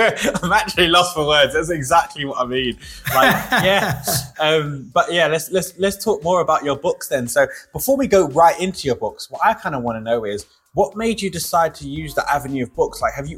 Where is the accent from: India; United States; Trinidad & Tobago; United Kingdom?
United Kingdom; London; now in Knutsford, United Kingdom; I grew up in East London, which isn't the kind of well-known area, a lot of like black minorities. And where I live now, other than I'm traveling at the moment, but where I live now is in Knutsford, Cheshire.